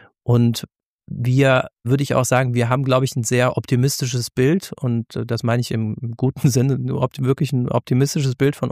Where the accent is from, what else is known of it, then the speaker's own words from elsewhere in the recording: West Germany, Germany; Für mich als Wessi ist das eine sozialistische Partei, unter der ich nie zu leiden hatte